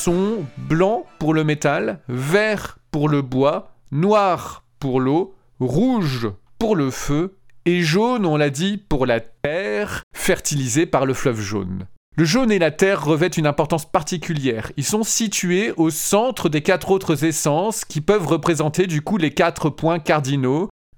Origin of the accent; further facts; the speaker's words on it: France; parce que je suis français